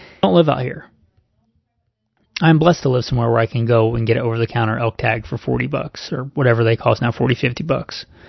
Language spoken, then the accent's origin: English; the South, United States; I grew up on the East Coast. Grew up in the South, hunting and fishing there.